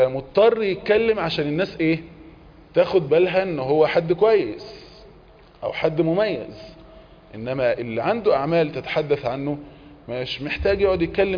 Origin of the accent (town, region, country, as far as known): Egypt